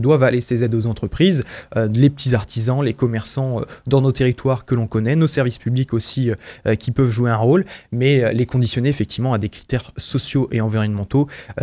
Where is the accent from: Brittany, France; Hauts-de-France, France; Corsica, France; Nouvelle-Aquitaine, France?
Brittany, France; Gaël; moi, je suis d'Ille-et-Vilaine, à Gaël.